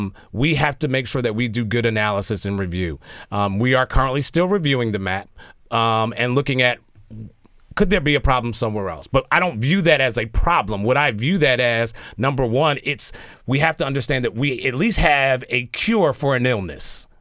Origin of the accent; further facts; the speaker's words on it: Philadelphia, Pennsylvania, United States; Now, again, I'm born and raised in Philadelphia.